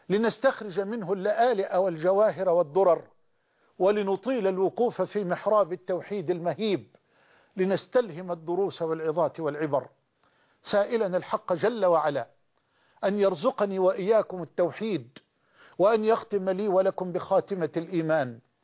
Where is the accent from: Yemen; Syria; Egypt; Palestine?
Egypt; بلدنا مصر